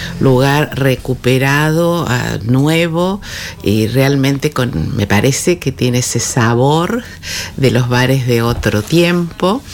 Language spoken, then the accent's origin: Spanish; Cruz del Eje, Córdoba, Argentina; yo que soy de Cruz del Eje, a mí me gusta mucho llevar a mi lugar de origen las cosas que veo en otro lado